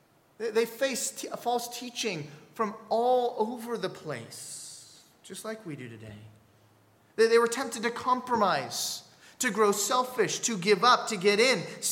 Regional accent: California, United States; also born or lived in Spokane; now in Florida, United States; Now, I'm a Californian. I grew up in California, then lived in Spokane, Washington.

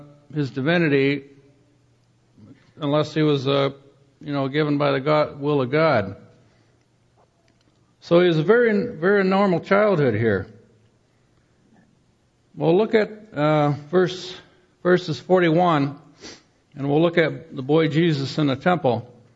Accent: Muskegon, Michigan, United States; I grew up in Muskegon. Can anything good come from Muskegon, armpit of Michigan?

